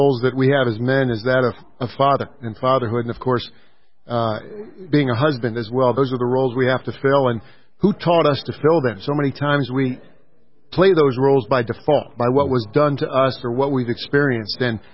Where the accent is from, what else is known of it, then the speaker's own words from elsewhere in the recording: North Carolina, United States; I actually was wearing a Carolina Panthers hat because I'm from North Carolina and I've been there 35 years.